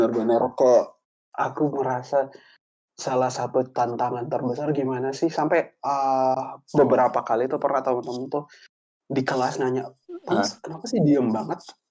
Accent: Indonesia; Kita kan dari Asia, Indonesia, budaya Timur

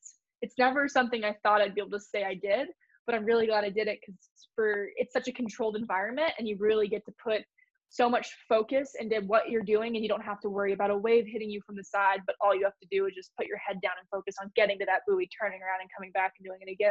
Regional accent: Maui, Hawaii, United States; it was really cool because I came from Maui, you know, only downwinding.

